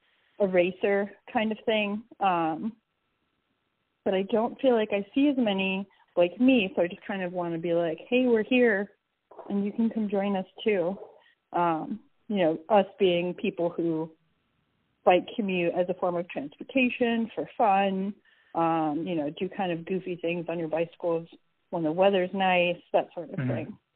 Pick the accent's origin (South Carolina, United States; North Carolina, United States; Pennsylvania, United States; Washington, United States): Pennsylvania, United States; North Hills; I'm from the North Hills originally, but I did go to school in New York City and then ended up back here in good old Allegheny County.